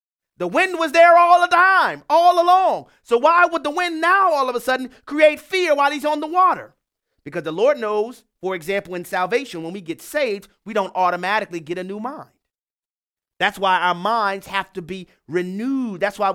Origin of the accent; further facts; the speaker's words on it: New Orleans, Louisiana, United States; What is growing up in New Orleans, Louisiana, contrasted and compared with the word of God and the calling of Christ?